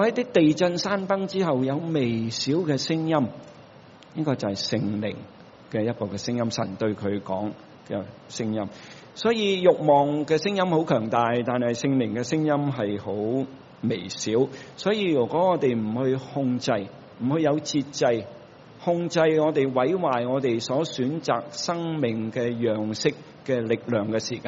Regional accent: China; 就是说我们中国人的讲法贫贱不能移，富贵不能淫，贫贱不能移。

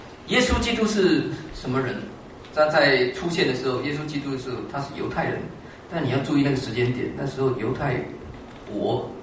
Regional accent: China; now in United States; 我们都是中国人，然后我们来到美国。今天的美国，在美国待的中国人，我在美国也待了30年

